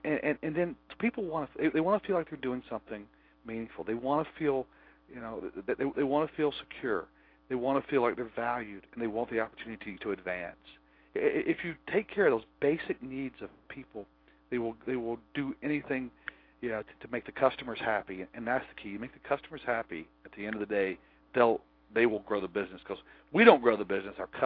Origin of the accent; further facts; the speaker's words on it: United States; which I had built as an American in all English